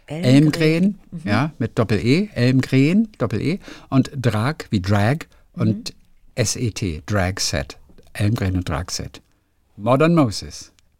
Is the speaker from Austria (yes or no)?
yes; Vienna, Austria; Als Wienerin bin ich nicht so begeistert von solchen Menschen